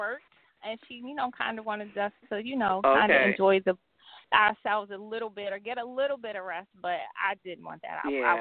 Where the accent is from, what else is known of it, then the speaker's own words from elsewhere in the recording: Baltimore, Maryland, United States; Growing up in Baltimore, it was okay. It wasn't too rough.